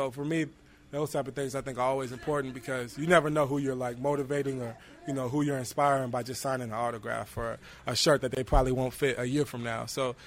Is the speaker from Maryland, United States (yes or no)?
no; Tampa, Florida, United States; Tampa, Florida.